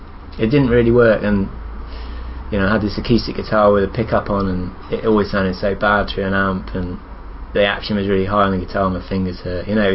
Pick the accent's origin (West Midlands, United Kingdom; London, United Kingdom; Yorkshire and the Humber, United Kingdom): West Midlands, United Kingdom; Shrewsbury; From a town called Shrewsbury, which is in Shropshire, kind of near Wales.